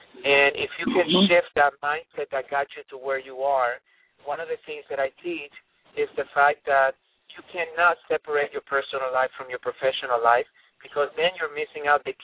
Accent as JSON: {"language": "English", "country": "Colombia", "tie": "born or raised there", "said": "Now, I grew up in South America, in Colombia"}